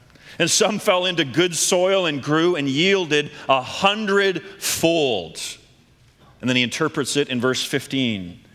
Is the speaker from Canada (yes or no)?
yes; Canada; I'm a Canadian boy. I was raised in this cultural milieu.